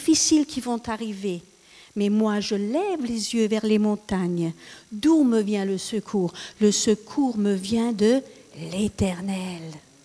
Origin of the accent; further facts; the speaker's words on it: France; et je suis française, hein, avec tout ce qui se passe ce soir, en France